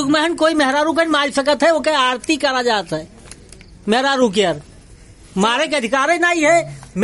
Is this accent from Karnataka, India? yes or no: no; Raghurampur, Uttar Pradesh, India; Raghurampur.